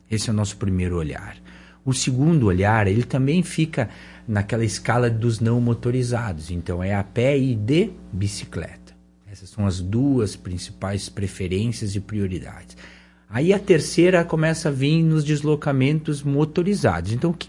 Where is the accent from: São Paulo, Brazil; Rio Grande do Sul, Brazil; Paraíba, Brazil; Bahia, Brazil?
Rio Grande do Sul, Brazil; Caxias do Sul; Eu sou de Caxias do Sul